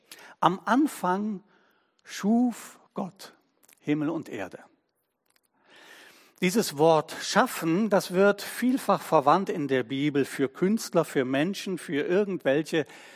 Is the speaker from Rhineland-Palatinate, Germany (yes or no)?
no; Cologne, North Rhine-Westphalia, Germany; born there; Und ich bin in Köln geboren